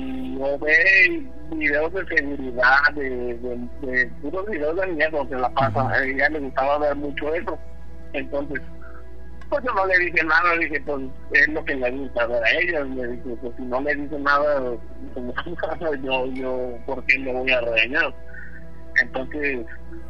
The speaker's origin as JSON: {"language": "Spanish", "region": "Aguascalientes", "country": "Mexico", "moved": "yes", "lives_now": "Napa, United States", "said": "Yo soy de Napa, California. Soy de Aguascalientes, pero vivo en Napa, California."}